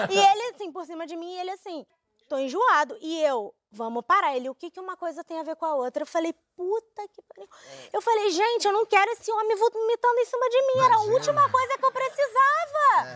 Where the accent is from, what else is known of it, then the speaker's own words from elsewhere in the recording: Brazil; eu sou brasileira, eu não desisto nunca.